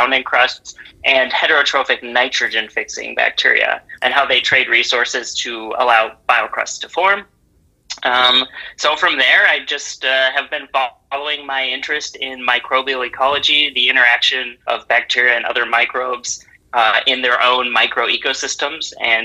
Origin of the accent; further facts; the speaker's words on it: United States; now in Spain; I'm an American. I'm actually in Spain now studying biocrusts and climate change